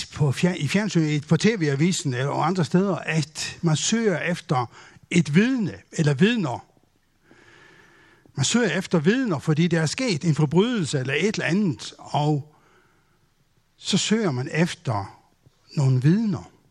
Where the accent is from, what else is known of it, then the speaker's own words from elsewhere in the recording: Faroe Islands; also born or lived in Copenhagen; now in Løsning, Denmark; og jeg bor i Løsning. Jeg kalder mig færing, selvom jeg er født i København, men har boet hele mit liv på Færøerne. Så sådan er det. Jeg taler lidt med accent